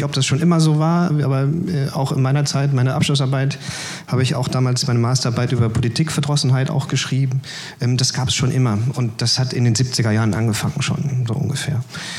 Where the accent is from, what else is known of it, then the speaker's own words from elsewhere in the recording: Mülheim an der Ruhr, North Rhine-Westphalia, Germany; Und da bin ich dann also in meiner Heimatstadt Mülheim-Ruhr an die Partei herangetreten.